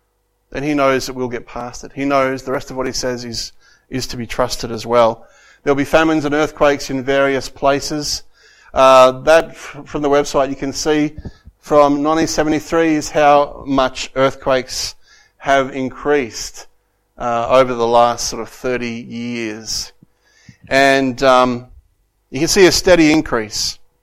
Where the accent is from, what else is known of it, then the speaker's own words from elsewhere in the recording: Broken Hill, New South Wales, Australia; Did you know my hometown of Broken Hill suffered golf ball-sized hailstones?